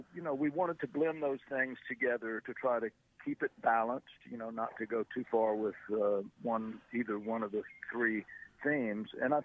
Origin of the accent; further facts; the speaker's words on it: the South, United States; growing up in the South